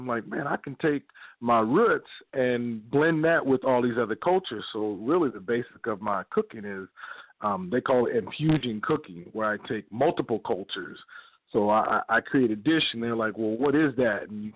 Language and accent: English; Louisiana, United States; now in Green Bay, United States; I'm actually in Wisconsin. I'm from Louisiana